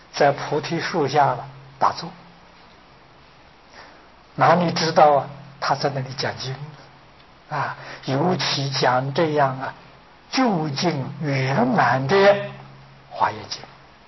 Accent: China; 我们中国人俗话讲啊，修行得道了啊，就是讲成佛了。

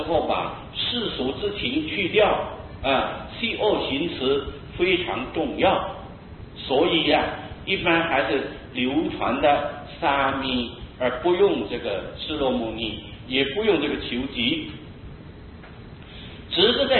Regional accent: China; 因为我们中国人喜欢简略。

